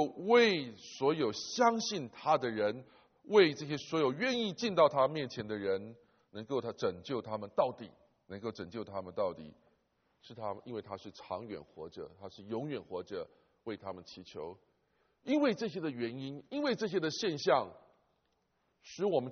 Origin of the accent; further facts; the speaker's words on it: China; 讲嫁妆我们中国人就懂啊，什么叫嫁妆啊？